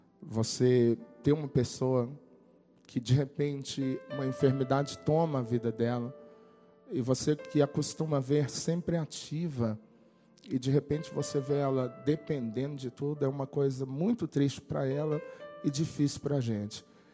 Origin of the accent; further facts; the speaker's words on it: Minas Gerais, Brazil; Eu sou mineiro, lá na nossa terra, a gente dizia que canga é um negócio que a gente coloca na vaca